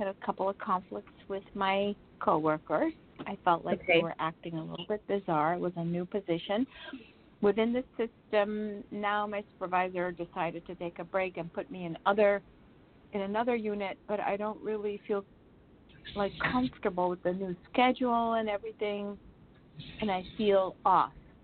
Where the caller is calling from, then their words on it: New Jersey, United States; New Jersey.